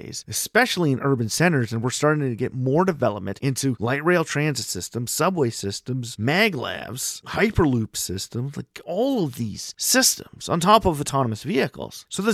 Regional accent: Canada; This doesn't just go for my home country, Canada.

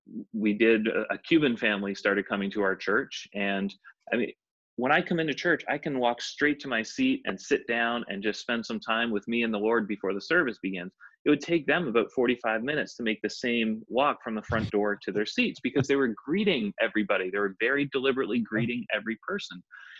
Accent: Canada; So I can say even as a Canadian, I spend a lot of time south of the border in America.

